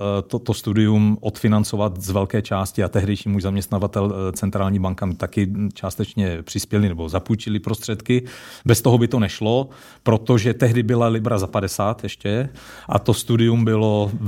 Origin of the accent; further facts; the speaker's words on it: Zlín, Zlín Region, Czechia; Jsem ze Zlína, ano.